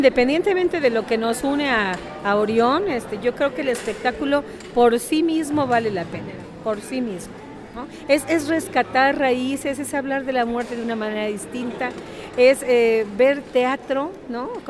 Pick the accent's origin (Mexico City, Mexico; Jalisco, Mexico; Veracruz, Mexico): Mexico City, Mexico; Xochimilco; Yo vengo de Xochimilco.